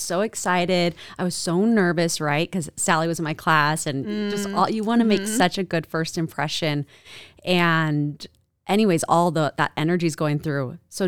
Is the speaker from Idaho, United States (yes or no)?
yes; Idaho, United States; I'm here from the Treasure Valley.